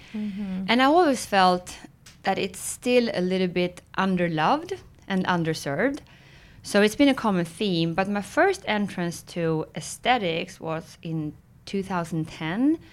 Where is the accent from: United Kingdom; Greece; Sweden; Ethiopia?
Sweden; also born or lived in France / Spain; now in Dallas, United States; So I speak Swenglish, which is a combination of Swedish and English, and born and raised in Sweden, but have lived abroad in multiple countries, France, Spain, US, and now I've been in Dallas for the last 6 years.